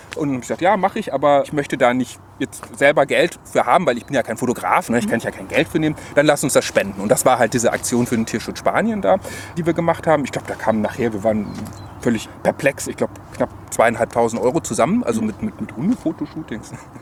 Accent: Cologne, North Rhine-Westphalia, Germany; Wir sind hier ganz nah an meiner Heimat in Köln-Poll, wo ich auch wohne.

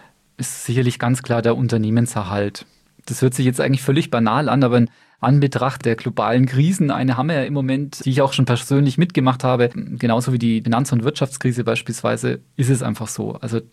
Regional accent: Bamberg, Bavaria, Germany; In erster Linie natürlich meine Heimat.

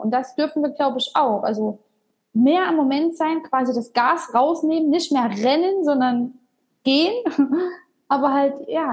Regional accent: Saxony, Germany; Ich bin zum Glück auch in der Natur aufgewachsen. Wir sind ja beide aus Sachsen und da haben wir ja viele Wälder und Felder.

